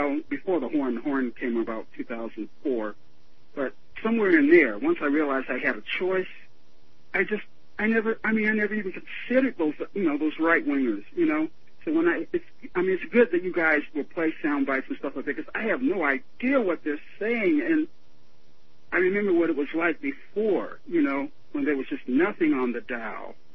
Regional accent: Dallas, Texas, United States; born there; now in Las Cruces, United States; I go by the moniker … I live in Las Cruces, New Mexico. I was born in Dallas, but I live here.

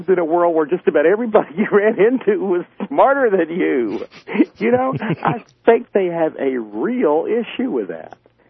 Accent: the South, United States; You know, I grew up in the South

